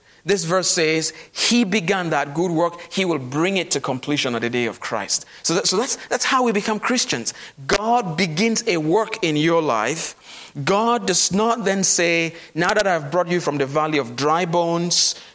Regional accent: Cameroon; As I've shared with you before, I grew up in Cameroon, and we had all sorts of gods.

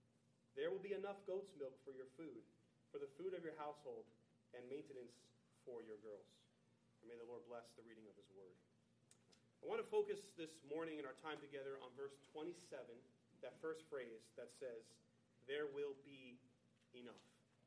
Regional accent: Jersey City, New Jersey, United States; I am from Jersey City. It has been a dream of mine since I was in high school to start a church in Jersey City.

